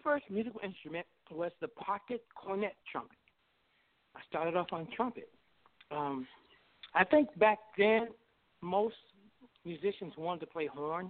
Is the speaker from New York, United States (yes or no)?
yes; New York City, New York, United States; also born or lived in Norfolk / Philadelphia; We moved from Norfolk, Virginia to Philadelphia, and then we moved to New York, and I went to school in the New York public school system.